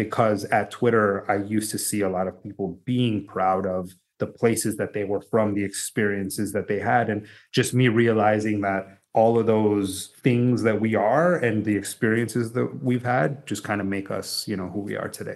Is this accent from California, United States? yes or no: no; Miami, Florida, United States; So I grew up in Miami. And at the time, at least where I lived, the predominant Latin American culture was Cuban.